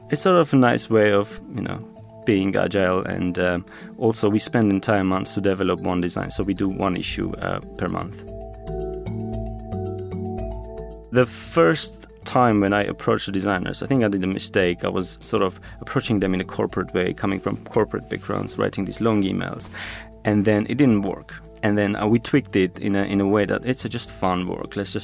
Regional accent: Armenia; They are made in my hometown, back in Armenia, where Vahag is based

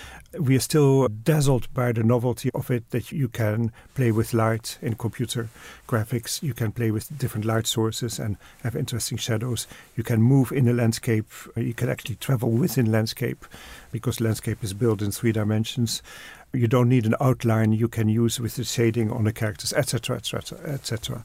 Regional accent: Netherlands; now in United Kingdom; And I grew up in Holland. I live in England.

